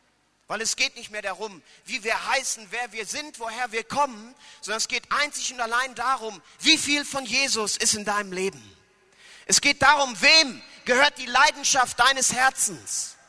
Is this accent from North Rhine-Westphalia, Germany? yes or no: no; Hannover, Lower Saxony, Germany; ich komme aus Hannover, bin verheiratet, habe zwei kleine Kinder